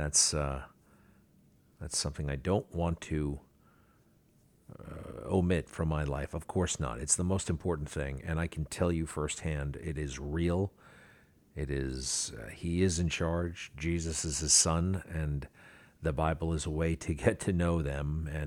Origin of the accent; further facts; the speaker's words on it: Garden City, New York, United States; Garden City is my hometown. Not only did it pivot over Garden City, it put its wing on the top of the Garden City Hotel and really pivoted around the hotel.